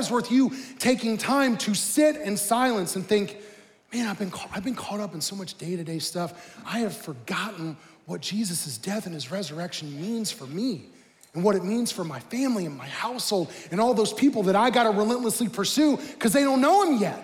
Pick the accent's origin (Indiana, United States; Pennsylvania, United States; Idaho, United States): Indiana, United States; Franklin; also born or lived in Speedway; I was born in Speedway, grew up in Franklin, go Grizzly Cubs. And, you know, now I live on the south side here